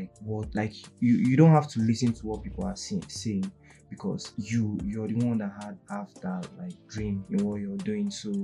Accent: Nasarawa, Nigeria; I'm from Nasarawa State. I'm an Igon boy.

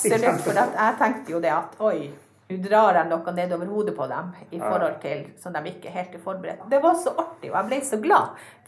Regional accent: Alta, Finnmark, Norway; also born or lived in Langfjord; Ja, for mor mi er fra Langfjord, og så jeg har bodd i Langfjorden litt, og så flytter vi til Alta. Ja. Så jeg har jo vokset opp i Langfjorden, mellom Langfjorden og Alta.

